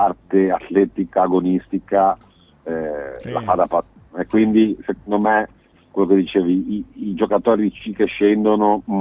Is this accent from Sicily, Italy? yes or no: no; Liguria, Italy; also born or lived in Piedmont; Tu sai bene, sono ligure, anche se sono d'origine del Basso Piemonte, un po' ligure d'azione, ritrasferito qua.